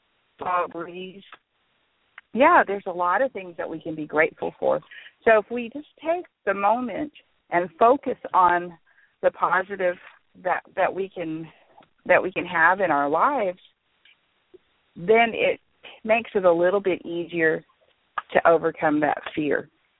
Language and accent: English; Hawaii, United States; You know, I'm Hawaiian and I'm very proudful.